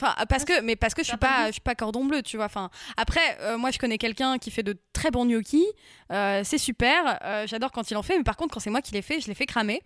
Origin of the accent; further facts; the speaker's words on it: Hauts-de-France, France; moi j'ai grandi en Picardie, je peux te dire que les champs de patates, j'en ai ras la casquette.